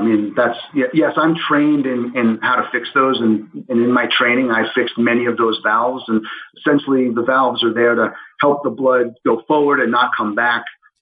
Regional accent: New York, United States; the truth is that I'm originally from New York. I went to school in University of Florida

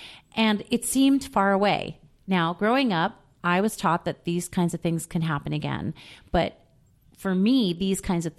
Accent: New York, United States; now in Seattle, United States; And so I live in Seattle. I'm not from Pittsburgh. I'm from New York.

